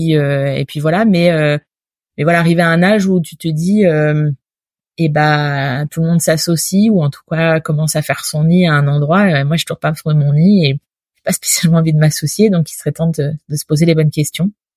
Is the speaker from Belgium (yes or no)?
no; Normandy, France; j'étais dans une bonne région parce que je suis normande d'origine, donc ça m'a ramené là-bas